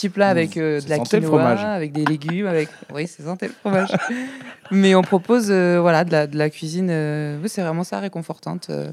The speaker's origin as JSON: {"language": "French", "town": "Sète", "region": "Occitanie", "country": "France", "tie": "born or raised there", "said": "j'ai 35 ans, je suis née à Sète. J'ai grandi à Sète-Frontignan et aux alentours. J'étais au lycée à Paulvin. J'ai fait l'école hôtelière en Lozère. Et après, j'ai vécu un peu moins de 10 ans à l'étranger."}